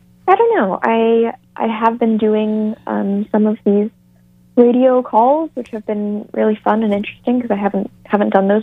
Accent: North Carolina, United States; I was down in my hometown in North Carolina doing a series of school visits, which was really fun.

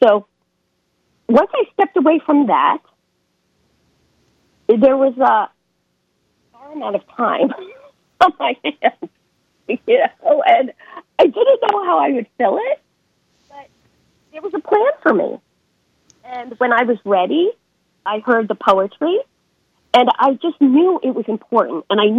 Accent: New York, United States; now in Charlotte, United States; Well, I grew up on Long Island. I grew up on North Shore of Long Island. And then I went to school in Indiana.

